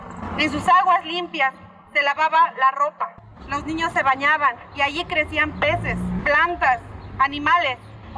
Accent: Oaxaca, Mexico; es parte de nuestra identidad como oaxaqueños

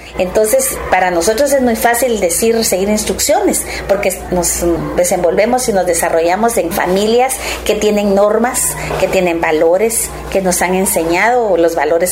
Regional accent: Guatemala; nosotros como guatemaltecos soñamos un mejor país

